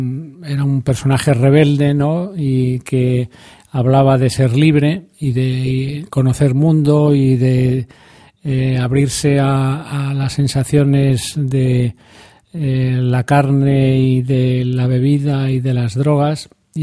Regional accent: Ferrol, Galicia, Spain; Entonces me escribe desde mi ciudad natal

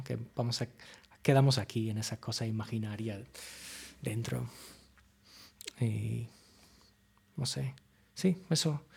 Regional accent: United States; Spanish is a second language; ya sabréis cómo los americanos tenemos ese problema de que si nos pregunta de dónde somos

